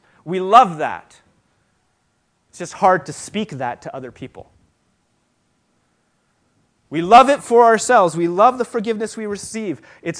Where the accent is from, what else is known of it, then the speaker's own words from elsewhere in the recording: Moravia, Czechia; moved away; So some of you may know that I am an immigrant from the Czech Republic, And my heritage is in the Czech Republic, is from the Moravian Brotherhood.